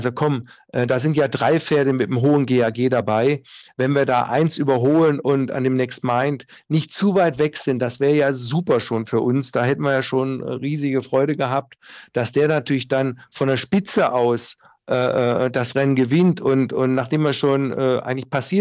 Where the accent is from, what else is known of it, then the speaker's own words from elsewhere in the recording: Baden-Württemberg, Germany; aber als Schwabe spart man natürlich auch Hotelkosten.